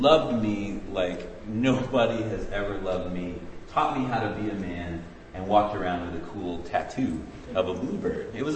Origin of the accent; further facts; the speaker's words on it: St. Louis, Missouri, United States; We went all the way to my hometown in St. Louis, and just sat with him and thanked him for everything that he had done for me and for how he had raised me.